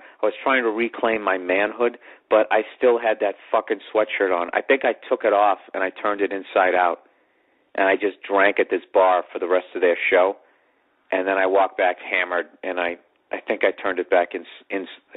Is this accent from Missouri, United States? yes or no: no; Kentucky, United States; We're from Kentucky and a little biased.